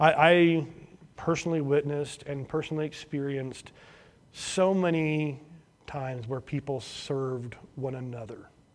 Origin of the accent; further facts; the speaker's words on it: Broadwell, Illinois, United States; also born or lived in Sandpoint, Idaho; I remember as a kid, growing up in Broadwell, Illinois, or even in Sandpoint, Idaho